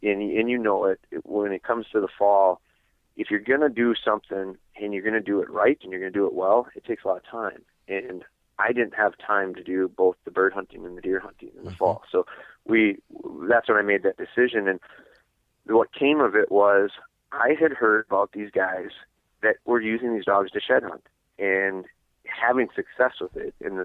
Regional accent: Wisconsin, United States; I went to school on the west side of the state here in Wisconsin, I'm from Wisconsin

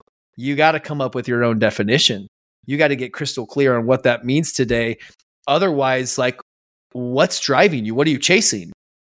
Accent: Scottsdale, Arizona, United States; I grew up in Scottsdale, Arizona. It's kind of a wealthy area.

